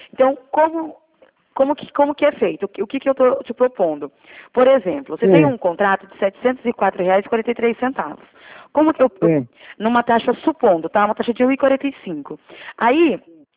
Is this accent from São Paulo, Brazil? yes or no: yes; São Paulo, Brazil; na verdade eu sou do estado de São Paulo, tá?